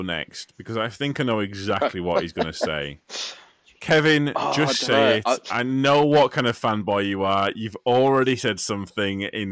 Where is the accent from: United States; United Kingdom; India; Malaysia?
United Kingdom; But even as a Brit, I know the reputation of Phoenix, Arizona.